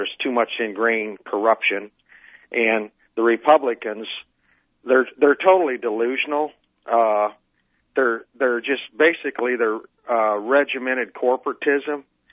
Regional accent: Illinois, United States; I grew up in the Midwest in Illinois, land of Lincoln, and I was born in the mid-50s

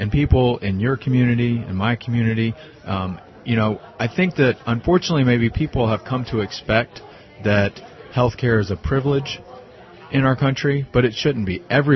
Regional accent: Tennessee, United States; also born or lived in Appalachia; I grew up in East Tennessee. I went to my state medical school, which actually has an outstanding national curriculum on rural primary health care.

